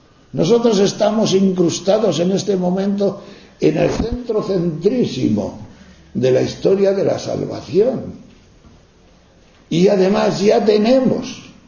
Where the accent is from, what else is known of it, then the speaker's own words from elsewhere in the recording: Tejerina, Castile and León, Spain; Nosotros, yo vengo de Tejerina.